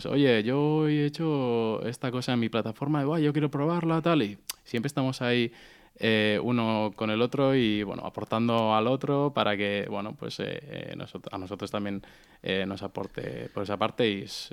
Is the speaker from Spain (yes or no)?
yes; Basque Country, Spain; nosotros somos vascos los tres y hemos venido aquí a Lanzadera para ello